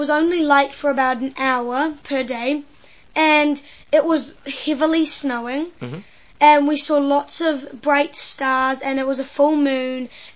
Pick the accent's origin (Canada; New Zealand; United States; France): New Zealand; I'm 11 years old, and I'm from New Zealand.